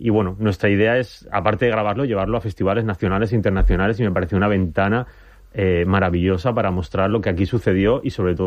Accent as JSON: {"language": "Spanish", "town": "Alicante", "region": "Valencian Community", "country": "Spain", "lives_now": "Madrid, Spain", "said": "Yo soy alicantino, aunque vivo en Madrid, ¿no? Soy alicantino. Alicantino y vamos, de los de toda la vida, que soy también foguerer, pertenezco a una hoguera, y vamos, implicado con mi ciudad 100%."}